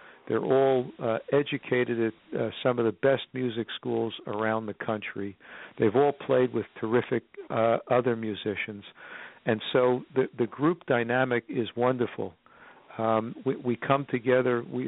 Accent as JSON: {"language": "English", "town": "New York City", "region": "New York", "country": "United States", "tie": "born or raised there", "said": "Well, I'm from New York City. If you haven't guessed that from my accent, let me just tell you that I was born and raised in New York. And New York is my home."}